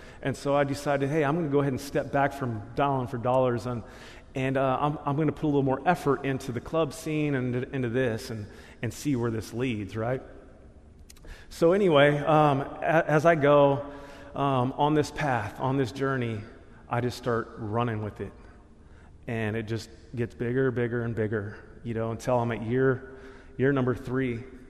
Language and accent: English; Salem, Oregon, United States; I think this is up in Vancouver, Portland, and I'm thinking, hey, you know, I'm from Salem.